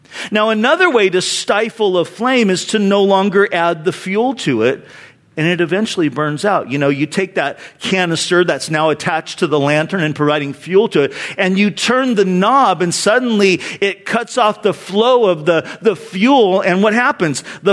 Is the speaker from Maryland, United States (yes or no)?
no; California, United States; Now, you got to understand, I was a city boy. I grew up in Orange County. I was a beach bum.